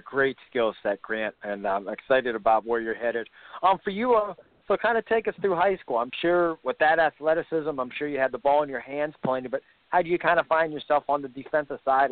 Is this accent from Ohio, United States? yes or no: yes; Ohio, United States; I'm from Northeast Ohio, so I've been able to scout you plenty of times.